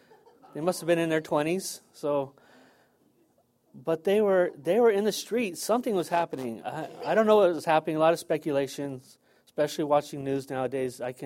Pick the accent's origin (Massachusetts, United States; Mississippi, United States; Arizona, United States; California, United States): California, United States; San Diego; I grew up here in North Park, Golden Hills, downtown San Diego.